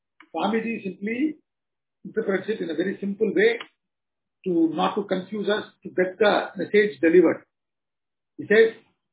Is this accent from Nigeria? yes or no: no; South India, India; I am from South India, so I have certain preferences.